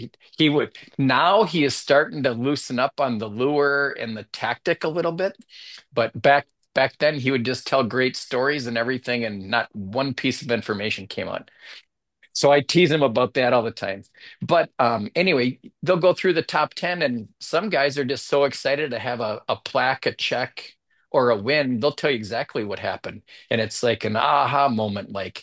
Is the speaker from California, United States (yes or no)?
no; Lino Lakes, Minnesota, United States; So I grew up in Lino Lakes, which is Forest Lake north